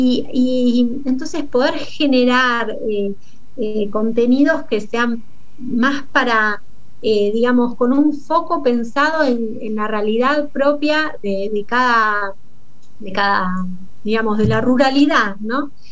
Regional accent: Argentina; de que tengan la oportunidad educativa de involucrarnos como argentinos

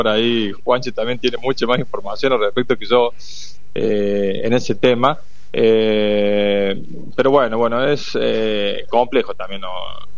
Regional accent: Córdoba, Argentina; nosotros venimos de una zona, o los que somos del interior de Córdoba, del noreste, una cuenca lechera importantísima, la más importante a nivel nacional seguramente, bueno, y todos hemos nacido, digamos, al calor de lo que fue Sancor

